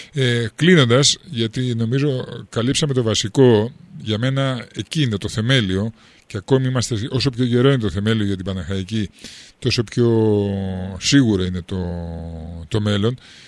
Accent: Patras, Western Greece, Greece; Δεν το λέω σαν πατρινός σαν Παναχαϊκή

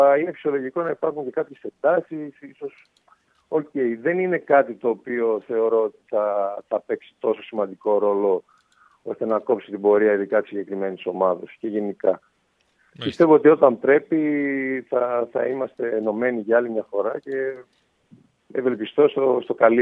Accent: Thessaloniki, Central Macedonia, Greece; Εγώ κατάγομαι από Θεσσαλονίκη.

